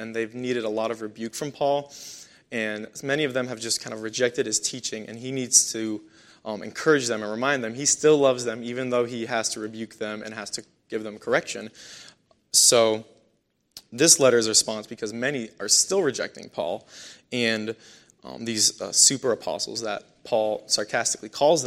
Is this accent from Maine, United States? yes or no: yes; Maine, United States; I'm from Maine. I'm a third-year biblical studies major at Cedarville University in Ohio.